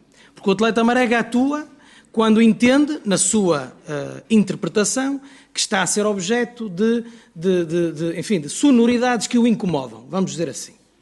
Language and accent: Portuguese; Guimarães, Braga, Portugal; eu que sou de Guimarães, além de ser de Guimarães, sou adepto do Vitória de Guimarães